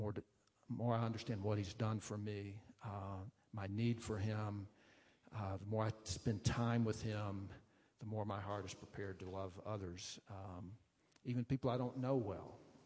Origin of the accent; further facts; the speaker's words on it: Southeast, United States; And my wife and I just took a trip back through the Southeast. You can tell from my accent that's where I grew up.